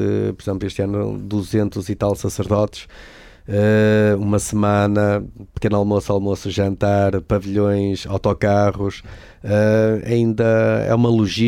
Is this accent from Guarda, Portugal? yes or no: no; Lousado, Braga, Portugal; eu sou sócio aqui do Braga e também sou sócio do Gil Vicente e da minha terra do Desportivo de Lousado